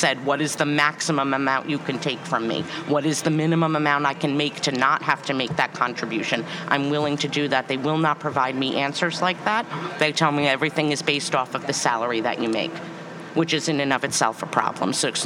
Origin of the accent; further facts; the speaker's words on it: Mamaroneck, New York, United States; I grew up in Mamaroneck.